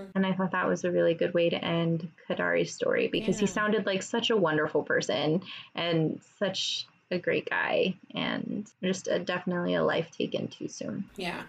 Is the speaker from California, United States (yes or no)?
yes; California, United States; I mean, I'm from California. I should know this street.